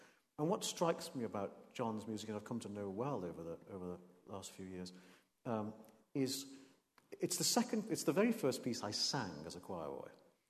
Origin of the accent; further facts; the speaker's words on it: Wales, United Kingdom; I grew up on Anglesey, so it's the closest university.